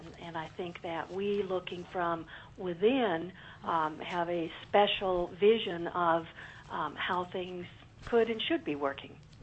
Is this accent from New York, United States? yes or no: no; Fairbanks, Alaska, United States; born there; I was born in Fairbanks, Alaska, so Alaska is in my heart.